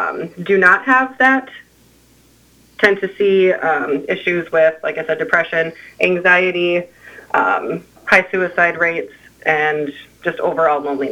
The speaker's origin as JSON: {"language": "English", "town": "Montevideo", "region": "Minnesota", "country": "United States", "tie": "born or raised there", "said": "I am actually born and raised in Montevideo. I did my undergrad education at Carroll College in Waukesha, Wisconsin, and came back to the area"}